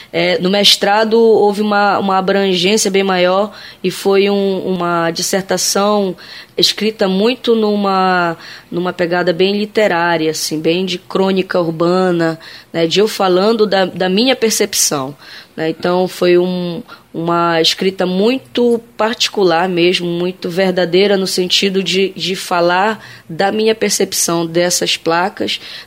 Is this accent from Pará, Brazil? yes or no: yes; Castanhal, Pará, Brazil; also born or lived in Bragança; Eu sou natural de Bragança, na verdade, mas me criei em Castanhal, eu e minha família.